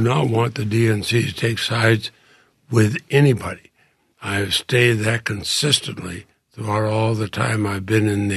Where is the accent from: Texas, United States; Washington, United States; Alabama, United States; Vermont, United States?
Vermont, United States; Frankly, as an American, as a Vermonter, I'd like to see the money going into the National Institute of Health.